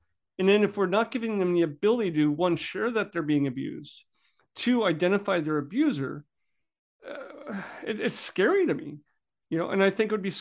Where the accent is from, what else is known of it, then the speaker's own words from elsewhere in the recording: New England, United States; And I'm from New England, so I'm retired Navy. I talk fast